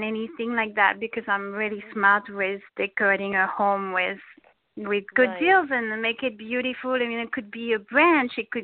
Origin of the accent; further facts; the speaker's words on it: France; English is a second language; now in United States; I grew up in France where we didn't have so much things. So I'm used to not have things.